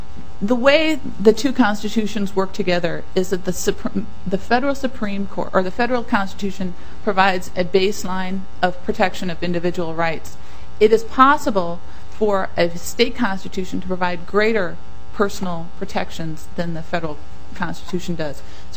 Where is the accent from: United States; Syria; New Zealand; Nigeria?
United States; Minnesota; I'm a Minnesotan. I work here in Minnesota.